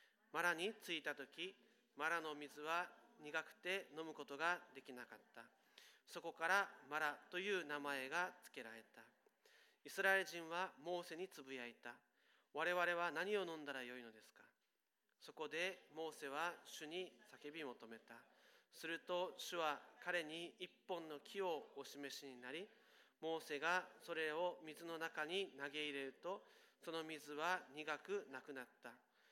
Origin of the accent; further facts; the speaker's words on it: Kumamoto, Japan; 私は熊本のすごい田舎で育ちました。ある方は四日市のこの地も田舎だと言いますけど、ここよりもおそらく10倍田舎です。